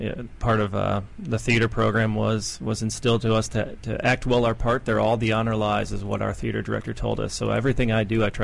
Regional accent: Chicago, Illinois, United States; Originally from the south side of Chicago.

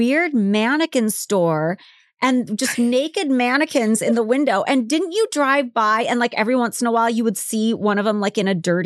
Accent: Oregon, United States; I say something about, oh, we're both from Oregon.

